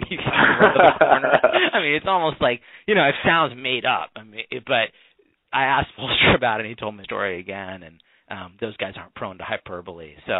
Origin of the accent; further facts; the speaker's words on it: San Diego, California, United States; I'm from San Diego, and, you know, Tomlinson meant a whole lot to my hometown.